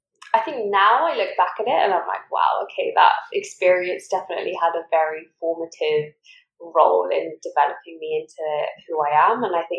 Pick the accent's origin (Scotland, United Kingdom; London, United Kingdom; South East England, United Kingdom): London, United Kingdom; Harrow; So I grew up in North West London in Harrow, elevations. And I'm a Gujarati, but my parents, and my mum's from Tanzania and my dad's from my mum's from Kenya